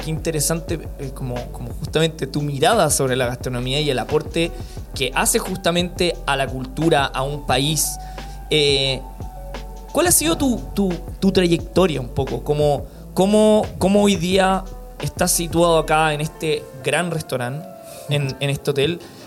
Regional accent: Peru; born there; viviendo en Perú, habiendo nacido en Perú

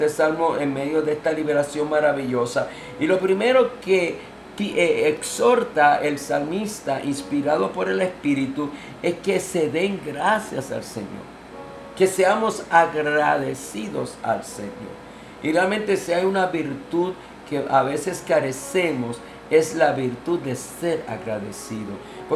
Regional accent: Puerto Rico; y déjame decirte, yo soy boricua, ¿no? Y lamentablemente el boricua tiende a quejarse mucho

